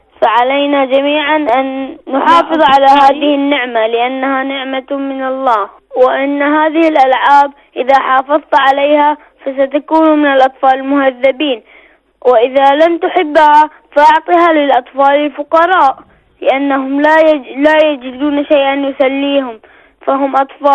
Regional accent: Bahrain; من البحرين

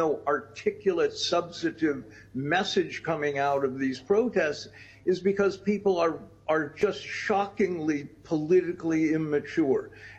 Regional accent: United States; now in Norway; Look, I live in Norway. We have universal health care here. As an American in Norway, I still find it remarkable

